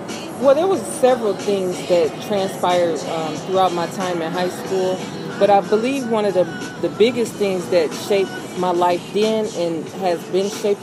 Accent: Peoria, Illinois, United States; also born or lived in Chicago; So I was born in Chicago. My family went to Peoria.

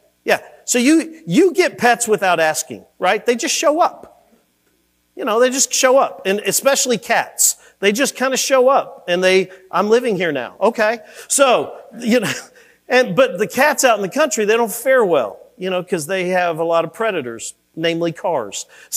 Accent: Kentucky, United States; Because you understand, I grew up in Kentucky. I had 3 cornfields around me.

